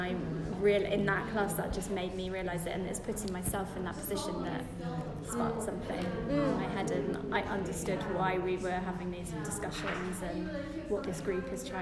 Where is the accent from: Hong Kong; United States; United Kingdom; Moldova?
United Kingdom; England; I'm growing up in England and I didn't know anything we were talking about